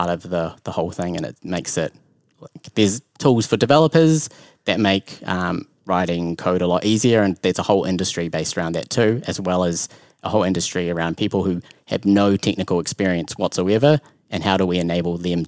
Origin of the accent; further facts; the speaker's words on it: New Zealand; moved away; I saw more homeless people on one street corner than I did my entire life growing up in New Zealand.